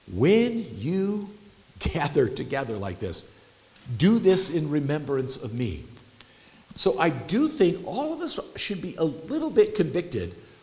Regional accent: Midwest, United States; now in American Falls, United States; when I moved to American Falls, and I came from the Midwest, good fundamentalist Baptist home.

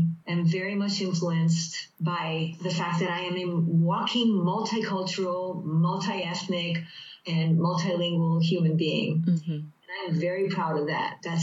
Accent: Rio de Janeiro, Brazil; I grew up in Rio, the land of beautiful music, beautiful beaches, carnival, a lot of Catholicism, also a lot of multicultural.

